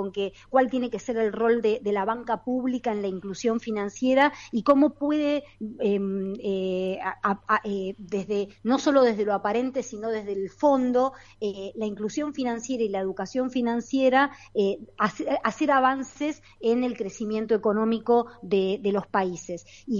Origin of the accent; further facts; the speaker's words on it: Patagonia, Argentina; yo soy patagónica también, o sea, conozco el país